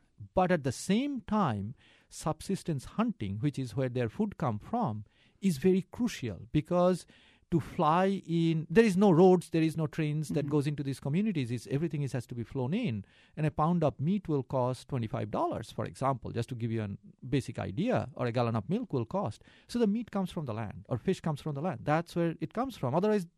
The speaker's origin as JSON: {"language": "English", "country": "India", "tie": "born or raised there", "moved": "yes", "said": "I grew up in India 20 plus years ago. Now when I go back, it's a scary place."}